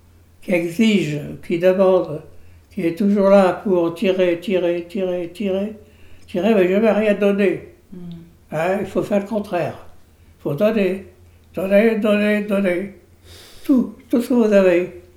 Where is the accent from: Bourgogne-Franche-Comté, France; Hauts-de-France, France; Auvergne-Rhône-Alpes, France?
Auvergne-Rhône-Alpes, France; J'étais originaire de la Haute-Ardèche.